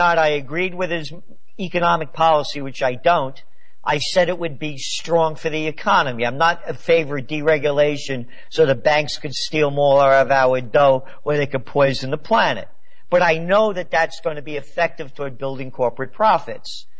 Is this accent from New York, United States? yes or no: yes; Bronx, New York, United States; I write about how we were kids growing up in the Bronx